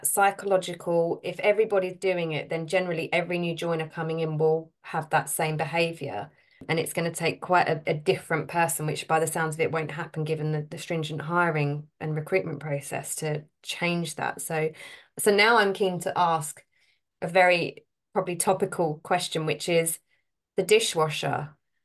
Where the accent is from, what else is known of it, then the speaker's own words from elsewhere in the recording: Shoeburyness, East of England, United Kingdom; so I'm from Essex near South End, grew up in Shoebury and all this kind of area.